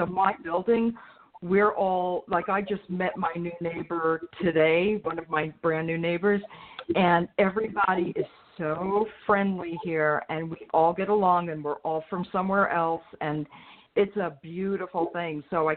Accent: New York City, New York, United States; you know, I'm a lot more on guard because I'm from New York City.

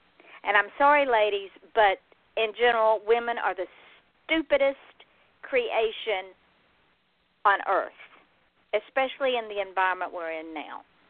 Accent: the South, United States; Now, I am born and bred in the South

